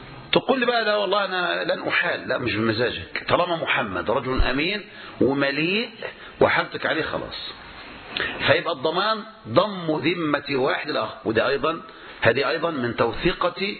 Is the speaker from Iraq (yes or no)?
no; Egypt; يعني عندنا في مصر 3/4 المحاكم يا إخواني قضايا إيصالات مضروبة وشيكات مزورة.